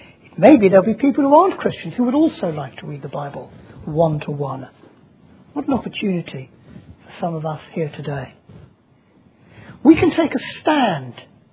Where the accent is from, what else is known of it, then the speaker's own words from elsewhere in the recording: England, United Kingdom; You see, the trouble with us is we're English, and the English want to be tolerant.